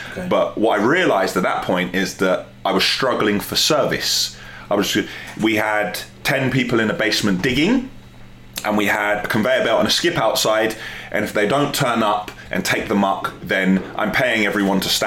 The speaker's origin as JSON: {"language": "English", "region": "London", "country": "United Kingdom", "tie": "born or raised there", "said": "I'm a West London boy, born and raised in London, from a council estate, single-parent family. I went to school in and around London."}